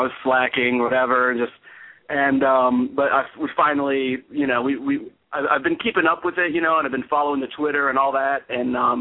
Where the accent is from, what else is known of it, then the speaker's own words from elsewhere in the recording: Washington, District of Columbia, United States; Hey, I'm from D.C., and it's a really pleasure to be talking to you guys.